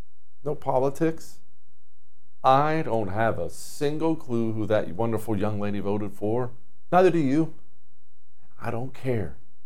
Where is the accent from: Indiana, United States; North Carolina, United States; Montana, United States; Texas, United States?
Montana, United States; I've skied. I grew up in Montana, and I actually enjoy skiing quite a bit.